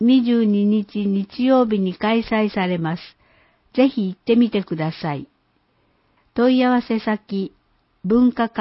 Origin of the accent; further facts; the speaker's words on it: Christchurch, Canterbury, New Zealand; ニュージーランド南島にある私の故郷、クライストチャーチ市は多文化が共存する都市です。